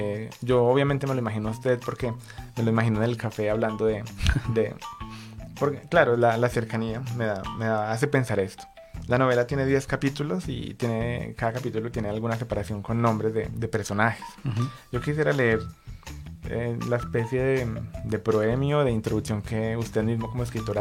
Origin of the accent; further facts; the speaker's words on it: Santa Rosa de Cabal, Risaralda, Colombia; Estuvo en Pereira, que yo podría decir que es mi tierra natal. Bueno, yo soy de Santa Rosa de Cabal, allí muy cerca de Pereira.